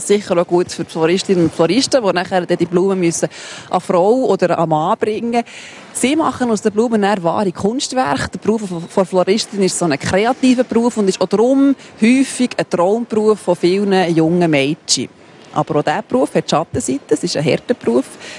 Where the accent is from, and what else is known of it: Switzerland